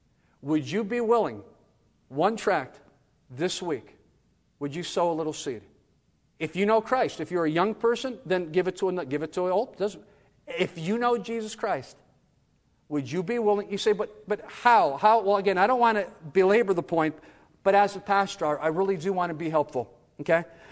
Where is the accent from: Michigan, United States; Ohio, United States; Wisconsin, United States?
Ohio, United States; Cleveland; I know that because I'm from Cleveland and people in Greenville are nicer.